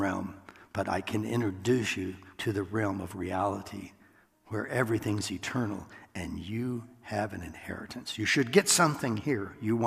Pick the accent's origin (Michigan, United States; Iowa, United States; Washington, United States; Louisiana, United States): Iowa, United States; And I grew up in Iowa, everybody looked like me, you know.